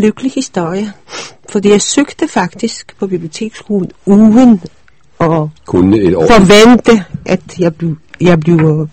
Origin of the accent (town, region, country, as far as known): Poland; Danish is a second language; moved away as an adult; now in Denmark